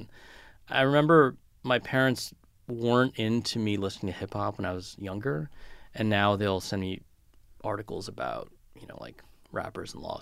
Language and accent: English; California, United States; when I was a kid and growing up in California, everything like New York publishing, magazines, all these things, they just seemed like a million miles away.